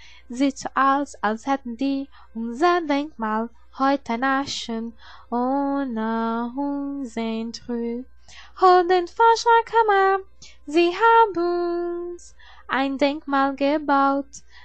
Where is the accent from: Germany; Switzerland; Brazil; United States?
Brazil; German is a second language; ich komme aus Brasilien und ich bin eine Studentin.